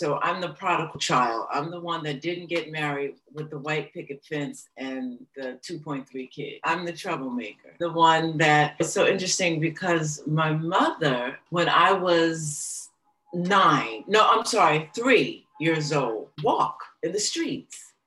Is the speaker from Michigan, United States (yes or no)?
no; New Jersey, United States; born there; I was born in North New Jersey at City Hospital.